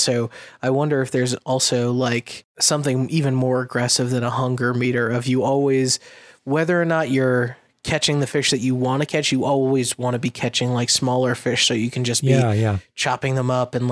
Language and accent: English; Massachusetts, United States; Obviously it's coming out of Gloucester near my hometown.